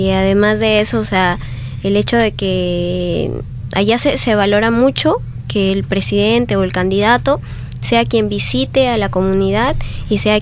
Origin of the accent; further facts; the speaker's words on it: Abancay, Apurímac, Peru; Yo soy, por ejemplo, de Abancay, de Apurímac, y he estado en diciembre allá